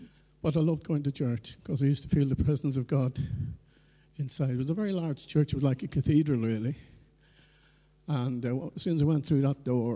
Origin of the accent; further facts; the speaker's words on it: Leinster, Ireland; I was born in Ireland in a place called County Kildare. It's right out in the woods, you know, in the countryside. And we were very poor. We lived in a great big house, but it wasn't because we were rich.